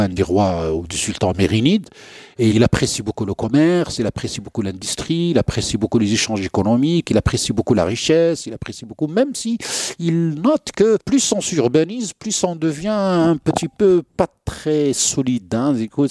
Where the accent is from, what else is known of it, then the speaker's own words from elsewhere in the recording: Morocco; C'est des termes qui existent encore aujourd'hui chez nous au Maroc.